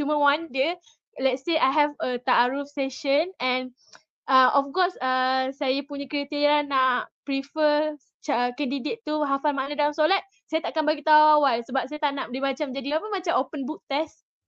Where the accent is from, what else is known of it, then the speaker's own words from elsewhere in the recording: Selangor, Malaysia; Saya daripada Selangor. Umur saya 24.